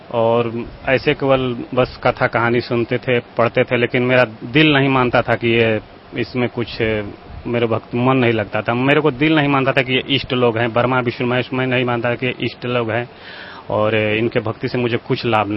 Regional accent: Harandiya, Bihar, India; now in Delhi, India; मैं ग्राम हरंदिया पोस्ट गौरुआ जिला भोजपुर बिहार का रहने वाला हूँ, ऐसे मैं दिल्ली में रहता हूँ

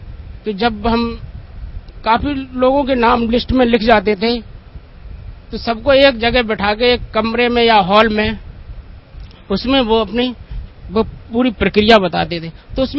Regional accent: Etawah, Uttar Pradesh, India; मैं ऐसे ऐसे इटावा यूपी से आया हूँ।

